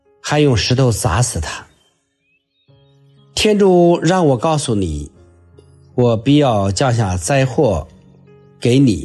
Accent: China; 我们中国人说一句俗语说

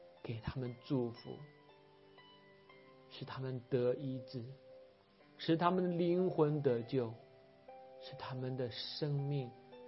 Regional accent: China; 你是每个人的救主，你更是我们中国人的救主

